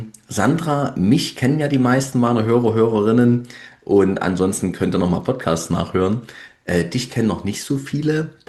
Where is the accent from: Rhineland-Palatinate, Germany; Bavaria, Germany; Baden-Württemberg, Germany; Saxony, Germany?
Saxony, Germany; Dresden; wie man in meiner Heimat Dresden sagt